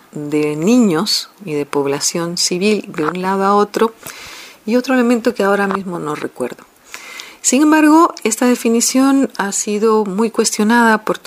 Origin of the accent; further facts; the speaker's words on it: Guatemala; yo como guatemalteca y como persona implicada en que se haga justicia y que se sepa la verdad en nuestro país